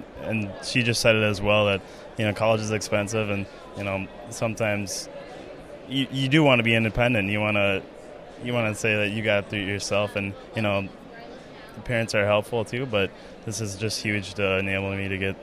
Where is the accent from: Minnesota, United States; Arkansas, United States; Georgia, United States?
Minnesota, United States; Clear Lake; I'm from Clear Lake, Minnesota.